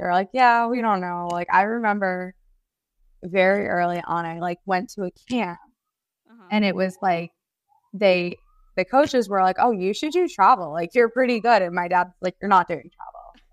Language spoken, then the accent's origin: English; Connecticut, United States; Well, I'm from Connecticut, so I would say New Haven, Connecticut has the best pizza.